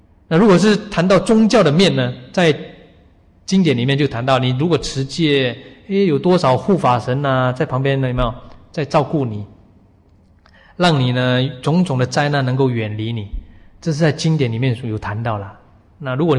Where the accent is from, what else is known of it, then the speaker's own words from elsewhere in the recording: Taiwan; born there; 所以我们出生在你看台湾这个环境